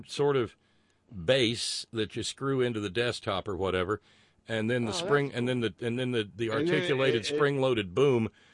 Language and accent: English; Alabama, United States; in my hometown in Alabama